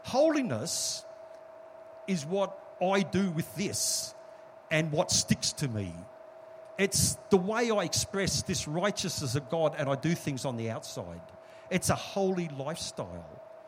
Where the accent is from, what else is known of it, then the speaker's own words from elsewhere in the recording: Sunshine Coast, Queensland, Australia; I grew up on the Sunshine Coast when people used to sunbake.